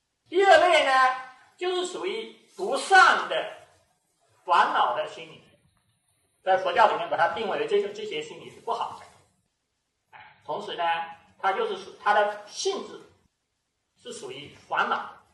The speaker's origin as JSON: {"language": "Chinese", "country": "China", "said": "其实这里面是包含着我们中国人讲的知、情、意。"}